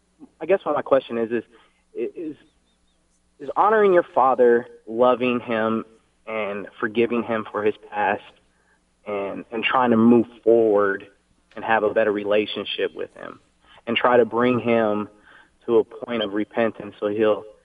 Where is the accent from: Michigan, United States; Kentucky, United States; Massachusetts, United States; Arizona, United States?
Arizona, United States; Phoenix; born there; It's awfully funny because I was born in Phoenix.